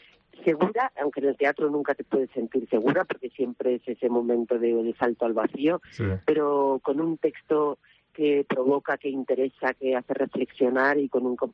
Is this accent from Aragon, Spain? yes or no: no; Valencia, Valencian Community, Spain; Estoy feliz de estar ahí en mi tierra, en Valencia.